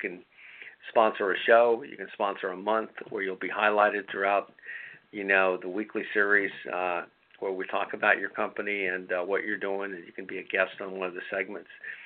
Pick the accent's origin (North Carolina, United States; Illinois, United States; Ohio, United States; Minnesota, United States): Ohio, United States; Columbus; up near my hometown in Columbus, Ohio, in Buckeye Country.